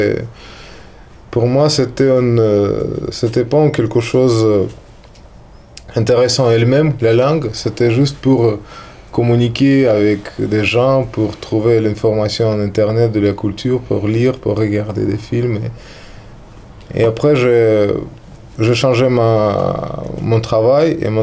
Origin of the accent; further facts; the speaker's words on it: Moscow, Russia; French is a second language; chez moi, à Moscou